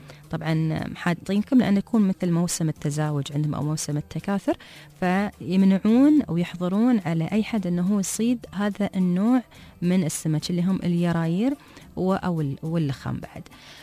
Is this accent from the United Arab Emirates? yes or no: yes; United Arab Emirates; ويصيد ويحدق عندنا في الإمارات.